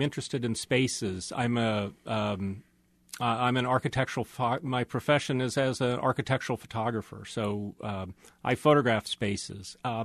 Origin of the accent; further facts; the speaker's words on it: Kansas City, United States; as a kid, I spent a lot of time on my grandparents' farm just west of Topeka, and yet I grew up here in Kansas City.